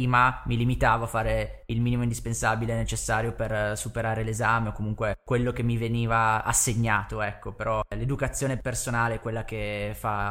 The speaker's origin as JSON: {"language": "Italian", "town": "Ivrea", "region": "Piedmont", "country": "Italy", "said": "Io, tra l'altro, sono originario di Ivrea e Torino la conosco, quindi benvenuto."}